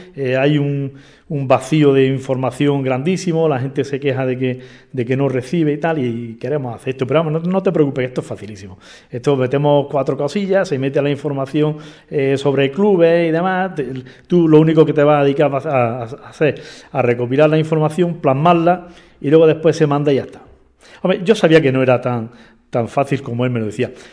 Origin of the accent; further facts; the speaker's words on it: Granada, Andalusia, Spain; el vínculo que tiene con Granada, aunque no es representativo de Andalucía, pero bueno, yo como granadino me gustaba mucho, ¿no?